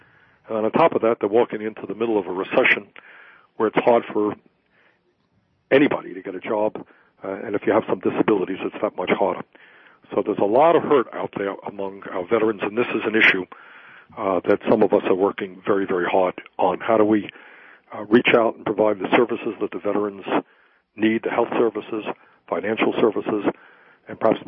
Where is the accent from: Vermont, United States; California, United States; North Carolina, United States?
Vermont, United States; Burlington; a tragedy that just took place right here in my hometown of Burlington, Vermont, yesterday.